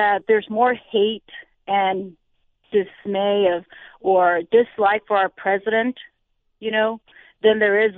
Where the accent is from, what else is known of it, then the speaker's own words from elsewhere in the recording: United States; So I want to say, as an American of Mexican descent, first-generation woman